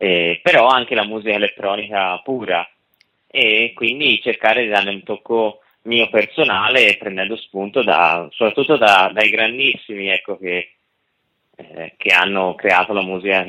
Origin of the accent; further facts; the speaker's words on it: Tuscany, Italy; Io sono toscano, parlo della provincia di Firenze